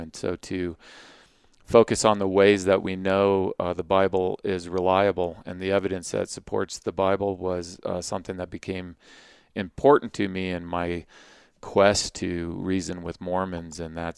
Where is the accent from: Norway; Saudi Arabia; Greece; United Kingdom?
Saudi Arabia; also born or lived in Arizona; now in Utah, United States; I was raised in the Middle East. My father worked for the oil company in Saudi Arabia. So I grew up there and grew up in the Middle Eastern culture there, and found myself here in Utah after I graduated from college in Arizona.